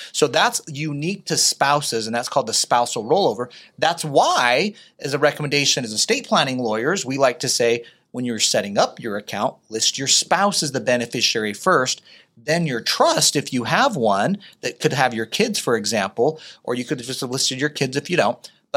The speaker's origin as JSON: {"language": "English", "region": "Utah", "country": "United States", "tie": "born or raised there", "said": "I grew up in Utah, so I earned the right to give that joke."}